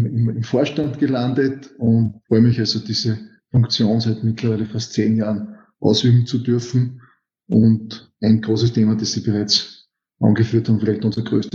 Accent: Styria, Austria; Bin Steirer.

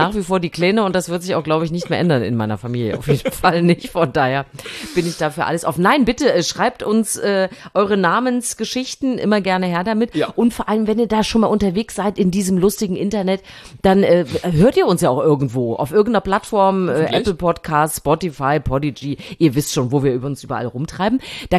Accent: Thuringia, Germany; Ich war in meiner alten Heimat Thüringen

